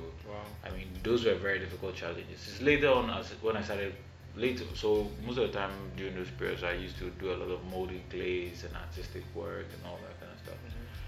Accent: Adenta, Greater Accra, Ghana; So I grew up in Adenta.

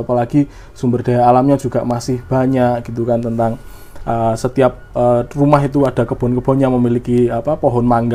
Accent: Sidoarjo, East Java, Indonesia; born there; tanah kelahiran saya kebetulan di Lumpur Lapindo.

